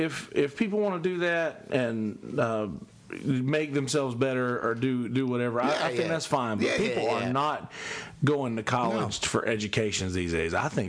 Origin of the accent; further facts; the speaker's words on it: Bennettsville, South Carolina, United States; Like I'm thinking about Bennettsville, where I'm from, like my hometown. A lot of the people I graduated with or went to school with are still home having like pretty good jobs, like living nice houses.